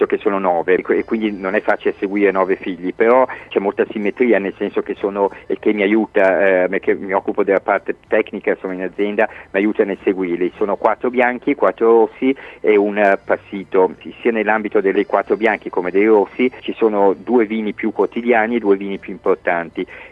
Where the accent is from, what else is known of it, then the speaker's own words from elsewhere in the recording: Milan, Lombardy, Italy; born there; a Piacenza siamo arrivati perché nostra madre mia e il mio fratello è piacentina, ma noi siamo appunto nati a Milano, nostro padre era milanese.